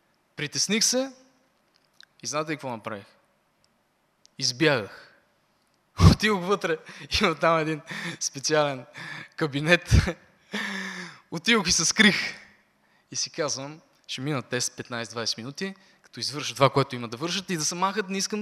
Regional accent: Vidin, Vidin Province, Bulgaria; now in Sofia, Bulgaria; В Видин, аз съм от Видин. Родом съм от Видин, сега живеем в София с моето семейство.

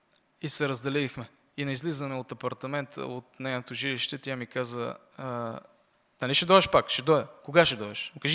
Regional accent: Vidin, Vidin Province, Bulgaria; От моя роден град във Видин.

